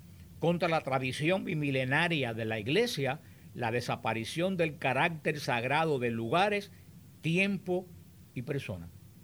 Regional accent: Cuba; en mi pueblo, allá en mi tierra, en Cuba

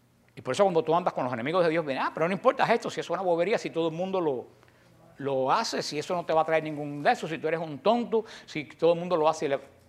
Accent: Cuba; yo me crié en Cuba, en pleno comunismo, en batalla contra la iglesia. Yo desde chiquito aprendí a defender la iglesia.

